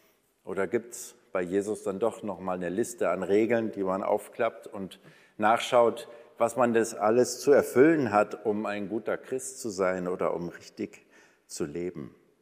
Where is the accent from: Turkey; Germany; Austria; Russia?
Germany; Munich, Bavaria; ich komme ursprünglich aus München, hört man nicht, ich weiß, aber beschweren sich auch immer alle aus Bayern, dass ich keinen Akzent mitgenommen habe, keinen Dialekt